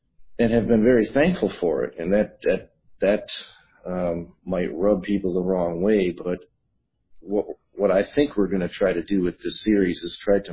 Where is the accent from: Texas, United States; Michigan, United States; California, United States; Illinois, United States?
Michigan, United States; Detroit; I was raised Roman Catholic in Detroit, Michigan.